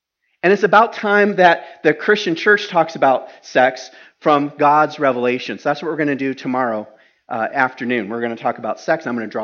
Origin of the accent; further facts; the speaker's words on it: Kenya; now in United States; I grew up in Kenya.